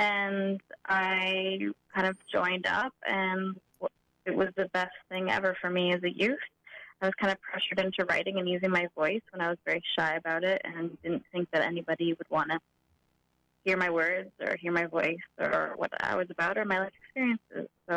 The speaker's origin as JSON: {"language": "English", "country": "United States", "lives_now": "Minneapolis, United States", "said": "of Tikatla Nation. I'm Gisbidwada from the Killerwell Clan. I'm from the House of Wida Lee. I'm also a journalist and a digital strategist now here in Minneapolis."}